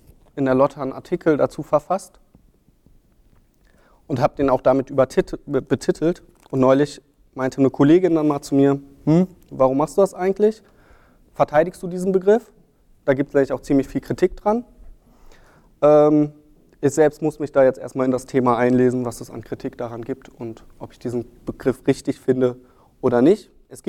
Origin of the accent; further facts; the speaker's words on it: North Rhine-Westphalia, Germany; Also ich habe da einen Fall aus der Gegend, wo ich herkomme, bei Hamm.